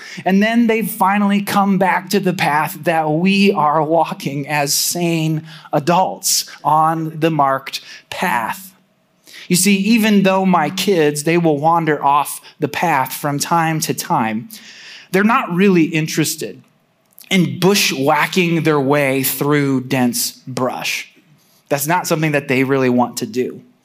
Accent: Noblesville, Indiana, United States; I've been here in this community where I've grown up. I grew up in Noblesville

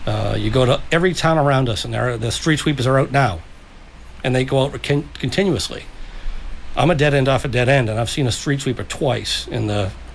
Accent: Weymouth, Massachusetts, United States; I grew up right outside of Columbian Square. And I've went from that house, my parents' house, to the house I bought with my wife, then girlfriend, fiancé.

